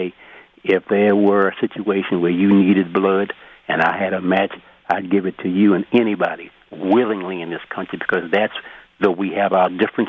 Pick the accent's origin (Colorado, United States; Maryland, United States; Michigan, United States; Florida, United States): Maryland, United States; Baltimore; Black in the community, when I was growing up in Baltimore, Lafayette Avenue, our group, we had a thing called Chess Cave.